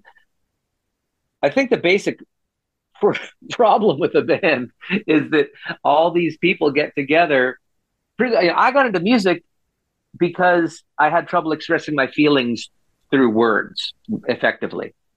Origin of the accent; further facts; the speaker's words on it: United States; Mitch is from the States. I'm from the States. We're from, you know, different places in the States. I'm in Oregon.